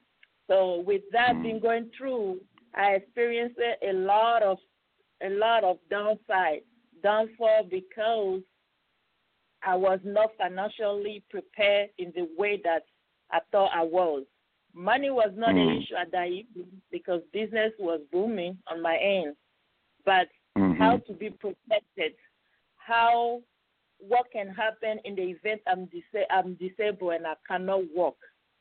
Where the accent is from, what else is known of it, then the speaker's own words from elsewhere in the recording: Côte d’Ivoire; moved away as an adult; now in United States; I'm from Ivory Coast. And I came here at a younger age, at the age of 20. And I've been in this country for almost, 18 years now.